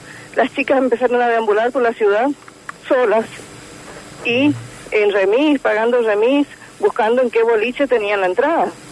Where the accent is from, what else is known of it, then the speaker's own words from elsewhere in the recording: San Ignacio, Misiones, Argentina; Yo soy de San Ignacio, sí.